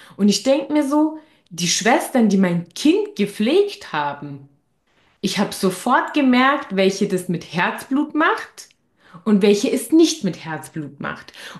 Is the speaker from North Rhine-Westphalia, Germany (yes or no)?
no; Bavaria, Germany; Es gibt es aber auch in Bayern, wo ich herkomme, dass man dann die Leute besucht mit einem Präsentchen und so.